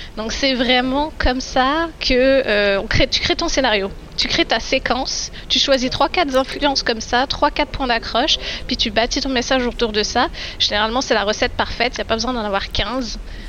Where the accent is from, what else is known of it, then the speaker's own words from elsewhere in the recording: France; je suis française